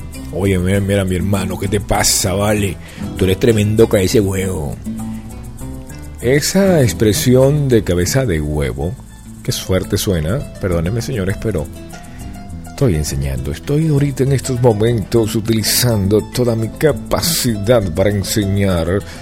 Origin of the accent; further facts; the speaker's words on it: Venezuela; now in Mexico; Pero yo soy venezolano y yo no hablo así.